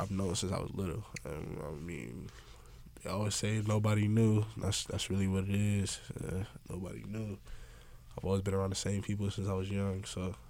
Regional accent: West Hills, California, United States; born there; Oh, yeah, I was born in West Hills, California.

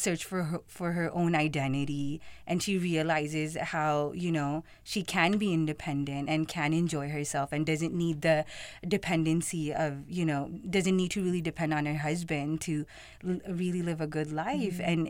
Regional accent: Pakistan; people that I myself know as a Pakistani

